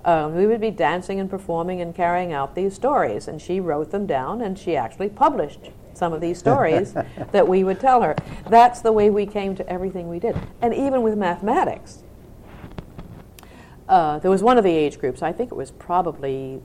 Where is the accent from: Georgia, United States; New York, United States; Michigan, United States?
New York, United States; New York City; Well, I was born right here in New York City.